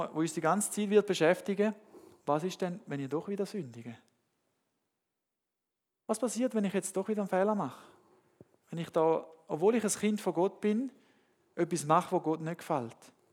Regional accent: Panama; also born or lived in Germany / Switzerland; Und ich habe 20 Jahre in Panama gelebt. Ich bin dort aufgewachsen, ich habe zwar Deutsch gelernt, zu Hause, wir haben zu Hause Deutsch gelernt, bin dort in der Schule, ganz normal auf Spanisch. Und dann bin ich mit 21 in die Schweiz gekommen, zum Studieren.

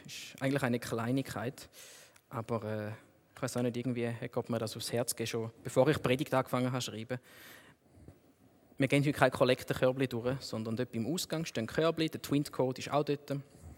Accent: Thurgau, Switzerland; wir kommen aus dem Thurgau, dort zahlt man mit Äpfeln

